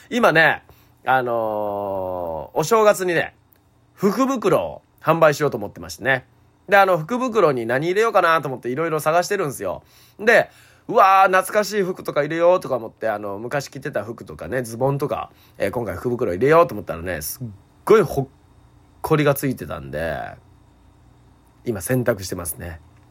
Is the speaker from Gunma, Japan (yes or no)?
no; Okayama, Japan; 僕はね地元岡山で、